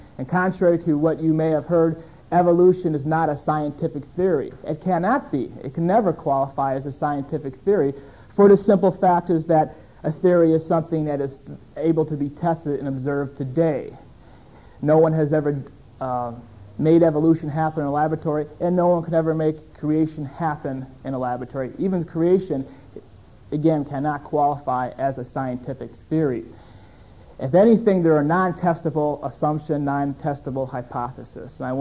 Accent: Milwaukee, Wisconsin, United States; I am a Polak from Milwaukee, as some people call me. Some people call me a cheesehead, and that's fine. We're from Wisconsin.

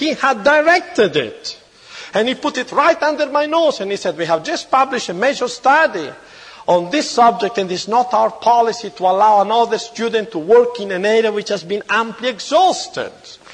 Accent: Italy; English is a second language; I grew up there in Italy, being instructed by Catholic priests in public school with the old catechism

